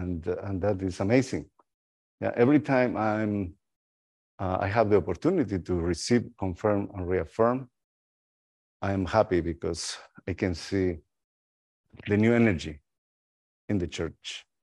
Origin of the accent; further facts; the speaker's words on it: Guatemala; moved away as an adult; also born or lived in Costa Rica; I am originally from Guatemala. I was born and I was ordained as deacon and priest in Guatemala. And after that, I was elected and consecrated bishop in Costa Rica. Yeah, and I moved to Costa Rica in 2003.